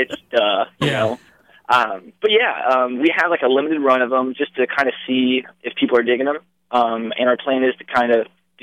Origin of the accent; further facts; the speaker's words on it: Littleburg, Ohio, United States; we were down in my hometown, which is tiny Littleburg, Southern Ohio.